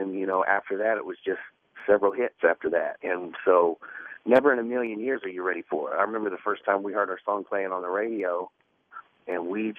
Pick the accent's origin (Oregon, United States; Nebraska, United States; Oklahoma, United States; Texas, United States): Oklahoma, United States; Oklahoma City; here we're all from Oklahoma City. And so we're living on the East Coast with this huge hit